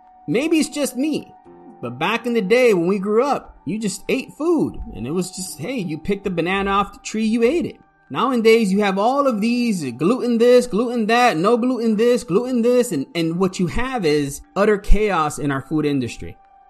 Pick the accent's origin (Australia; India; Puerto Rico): Puerto Rico; I grew up in Puerto Rico and we had farms